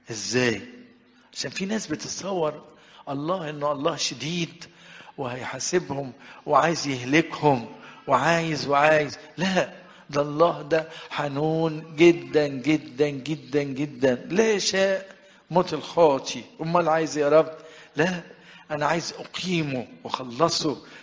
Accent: Sharqia Governorate, Egypt; عندنا في الشرقيه

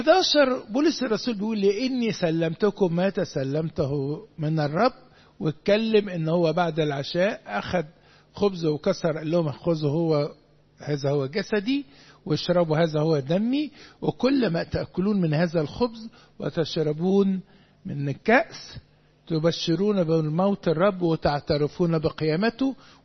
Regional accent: Upper Egypt, Egypt; انا صعيدي يا ابني ما تزعلش معلش معلش معلش ما تفضحش نفسك خليك قاعد ساكت. احنا صعيدة كلنا كلنا

